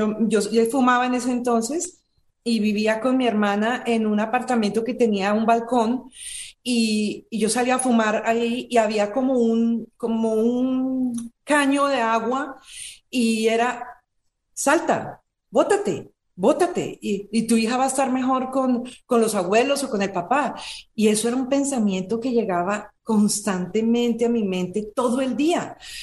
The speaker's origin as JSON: {"language": "Spanish", "country": "Colombia", "moved": "as an adult", "lives_now": "United States", "said": "Yo salí de Colombia dejando mi profesión y llego a Estados Unidos"}